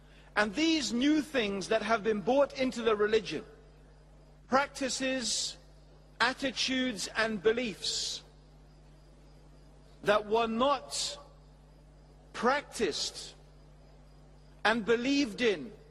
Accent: Tanzania; born there; I was born in Tanzania, but I suppose I'm a native in a sense. My ancestors came forth for many generations from that land.

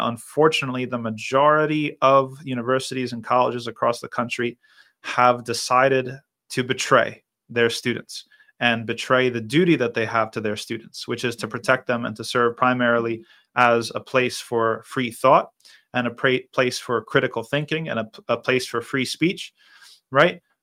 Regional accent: New Jersey, United States; from New Jersey, my home state.

